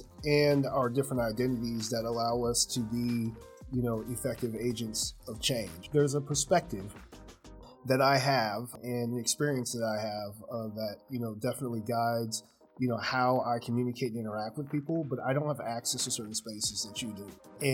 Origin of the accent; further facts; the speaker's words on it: Midwest, United States; You know, I grew up Black in the Midwest